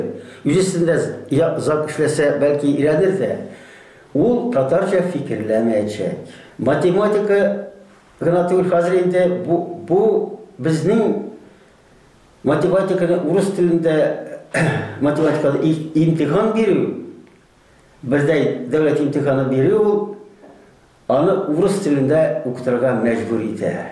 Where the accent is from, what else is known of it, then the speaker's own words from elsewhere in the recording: Naberezhnye Chelny, Tatarstan, Russia; Без Чарлыдан булганга күрә, һәр вакытта да ничектер бу проблеманы министр үзе түгел, аның ярдәмчесе ел икенче гимназия кайтарып калдырырга телиләр.